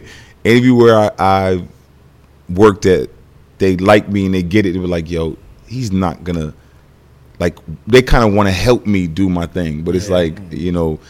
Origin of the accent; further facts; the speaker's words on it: Bridgeport, Connecticut, United States; also born or lived in Stamford; Yeah, I was born in Stanford, came to Bridgeport young, and, you know, Bridgeport, born and raised, man.